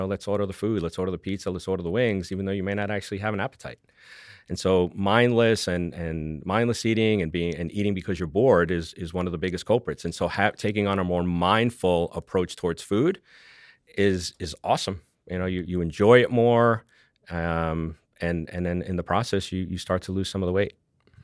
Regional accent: New York, United States; which is why I love being a New Yorker

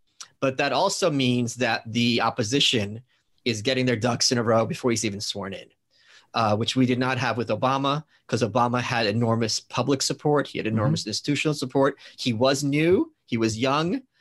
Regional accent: New York, United States; Because as a New Yorker, I'm the target.

